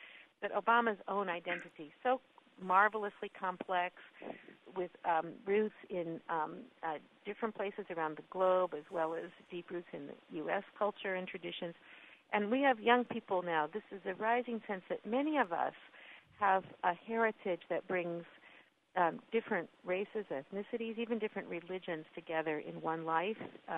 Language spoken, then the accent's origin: English; Pacific Northwest, United States; I come from the Pacific Northwest where the Puget Sound tides come in and out